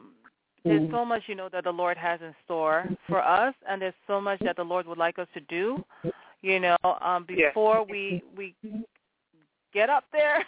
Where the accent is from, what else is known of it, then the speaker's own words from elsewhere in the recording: Nigeria; You know, I'm originally from Nigeria, okay?